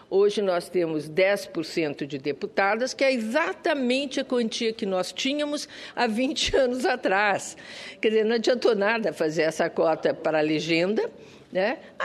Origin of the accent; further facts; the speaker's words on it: São Paulo, Brazil; pelo meu mandato pelo Senado Federal, como paulistana, fizemos em São Paulo